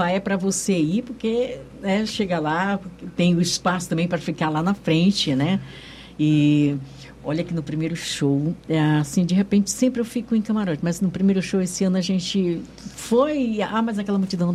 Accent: Pixuna, Brazil; eu sou natural de Pixuna, né?

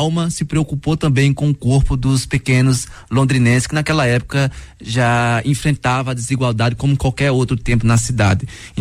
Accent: Bahia, Brazil; Não, sou baiano.

